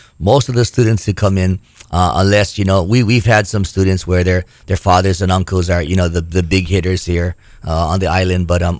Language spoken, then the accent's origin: English; Hawaii, United States; When everybody sees us, you know, they know, obviously, we're from Oahu, but the hospitality we get is amazing.